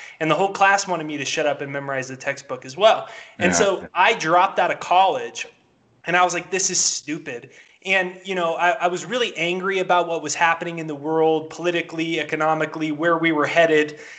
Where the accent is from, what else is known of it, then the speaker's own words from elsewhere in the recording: Encinitas, California, United States; also born or lived in Maui; So, I was born and raised in San Diego, you know, a little beach town called Encinitas, and lived my whole life there, third generation San Diegan.